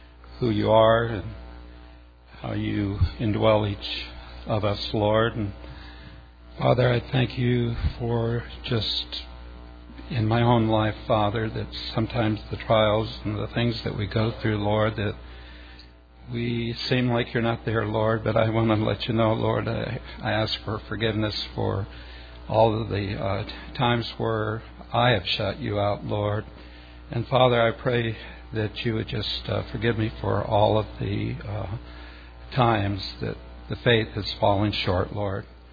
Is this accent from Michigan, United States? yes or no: no; Heber, Arizona, United States; Mike comes from Anthem, and I come from Heber.